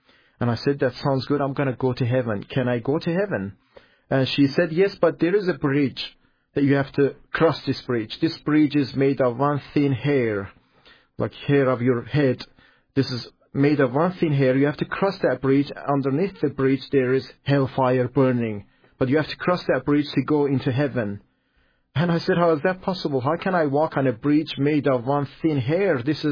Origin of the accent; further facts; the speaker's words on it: Iran; I grew up just a year after revolution in Iran, and still Iran was a good country.